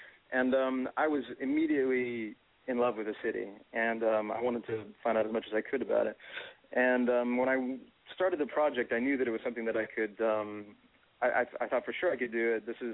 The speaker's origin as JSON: {"language": "English", "region": "California", "country": "United States", "lives_now": "New York, United States", "said": "And I'm from California, which has a very shallow history, generally, a visible history, easily accessible history. And so when I came to New York"}